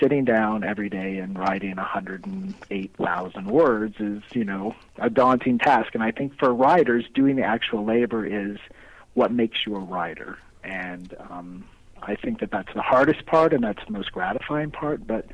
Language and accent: English; United States; especially as an American, where we romanticize the idea of it